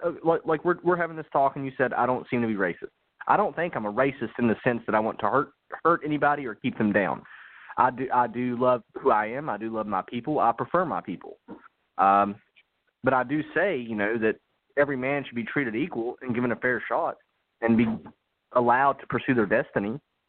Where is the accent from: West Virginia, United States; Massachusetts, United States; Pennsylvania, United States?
West Virginia, United States; now in Florence, United States; I'm from West Virginia, but I live in Florence, South Carolina, predominantly black area.